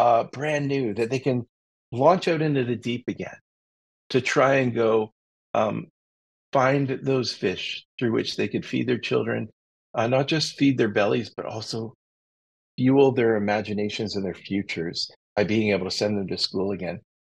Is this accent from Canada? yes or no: yes; London, Ontario, Canada; I was born in London, Ontario, in the same hospital